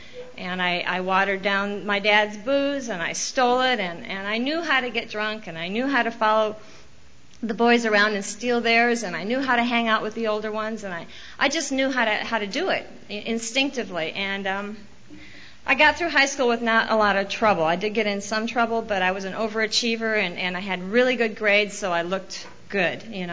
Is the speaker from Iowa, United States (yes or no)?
yes; Iowa, United States; And I grew up in Iowa, and that was my first resentment, so I'm going there tomorrow, and I've made peace with all of that.